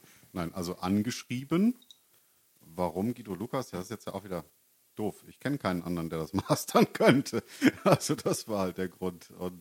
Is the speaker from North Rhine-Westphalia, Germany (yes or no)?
yes; Siegen, North Rhine-Westphalia, Germany; Ich komme ja aus Siegen, nicht aus Mönchengladbach.